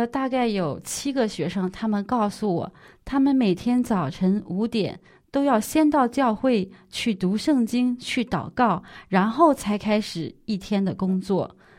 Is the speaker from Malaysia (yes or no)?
no; China; first language Chinese; now in United States; 首先汉语是我的母语，另外呢我是一个中国人